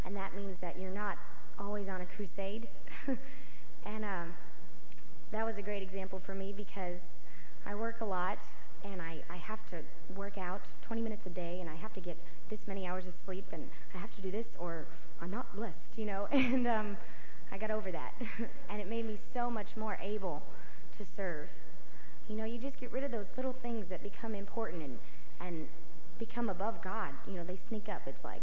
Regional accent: Tennessee, United States; I'm from Tennessee, and I almost didn't come up and share because I was like, well, all these northern people don't want to hear from a little southern girl that they don't know

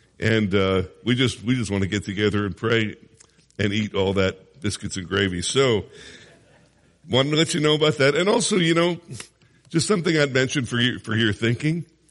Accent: Philadelphia, Pennsylvania, United States; I know a few of you sent in prayer requests, but I'm from Philly, so we're not going to pray for that.

